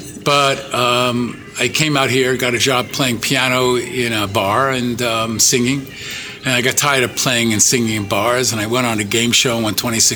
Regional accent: Bronx, New York, United States; I'm from the Bronx.

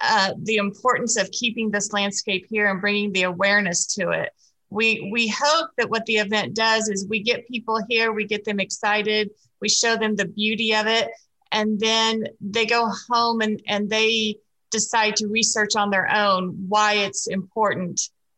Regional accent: Kansas, United States; You know, I grew up here in the Flint Hills. So when I would hear people talk about how Kansas is flat, that didn't register with me.

